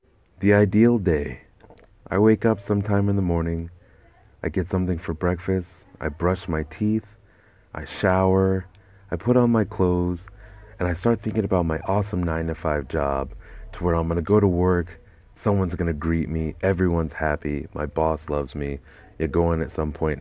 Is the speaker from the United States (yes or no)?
no; Japan; when I was growing up in Japan.